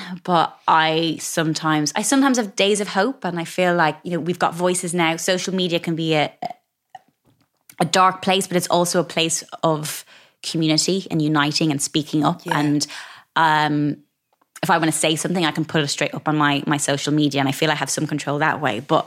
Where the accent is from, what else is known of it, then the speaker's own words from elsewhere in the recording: Ireland; But I think growing up in Ireland, living by the sea, I probably took it for granted at the time, but we always have beautiful fish.